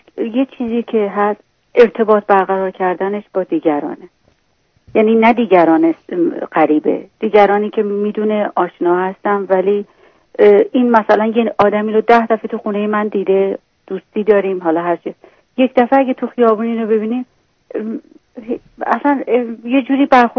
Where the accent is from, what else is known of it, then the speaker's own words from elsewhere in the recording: Iran; moved away as an adult; ما از ایران اومدیم